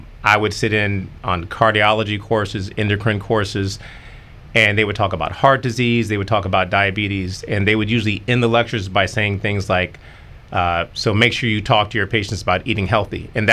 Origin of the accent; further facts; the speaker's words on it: Durham, North Carolina, United States; So growing up, I always had weight issues. I grew up in Durham, North Carolina.